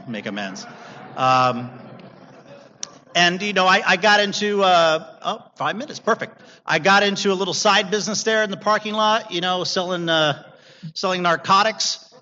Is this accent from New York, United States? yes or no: no; Culver City, California, United States; I grew up here in Culver City